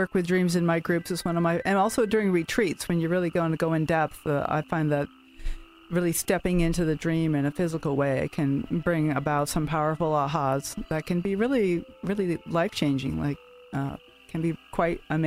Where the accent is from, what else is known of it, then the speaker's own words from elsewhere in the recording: Boston, Massachusetts, United States; You know, I grew up in Boston area, too, so I'm very familiar